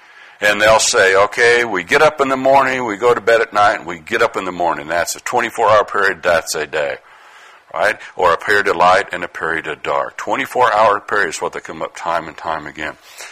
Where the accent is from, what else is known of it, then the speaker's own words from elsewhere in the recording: Utah, United States; also born or lived in Colorado; I grew up in Utah and a kid in western Colorado